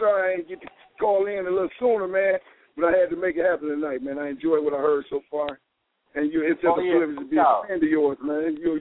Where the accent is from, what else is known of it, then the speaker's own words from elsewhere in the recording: Cleveland, Ohio, United States; I'm from Cleveland, baby.